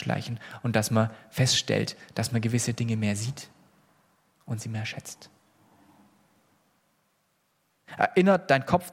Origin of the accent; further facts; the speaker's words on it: Swabia, Germany; Das muss ich als Schwabe vielleicht mal wieder hören.